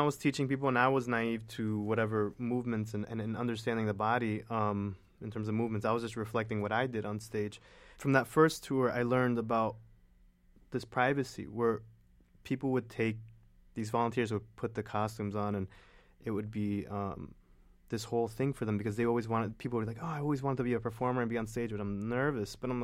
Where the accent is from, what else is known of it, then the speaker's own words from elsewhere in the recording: Florida, United States; No, because I grew up speaking Spanish and English my whole life. And, mm-hmm. and growing up in South Florida, like, everybody I grew up with, most of everyone was from somewhere in Latin America.